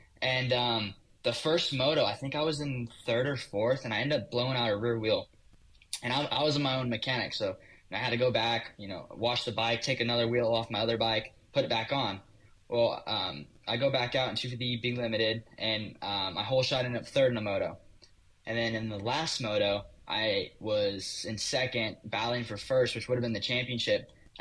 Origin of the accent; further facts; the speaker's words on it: Simi Valley, California, United States; It's a bit hard because I'm from Simi Valley, which is, you know, north of L.A.